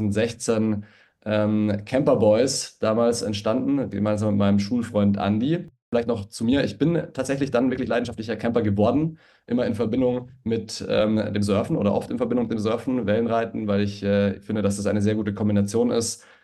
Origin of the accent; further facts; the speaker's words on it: Bavaria, Germany; also born or lived in Vienna, Austria; ist ein 31-jähriger Unternehmer aus München. Ich bin gebürtiger Wiener tatsächlich, bin dann aber in der Nähe von München aufgewachsen.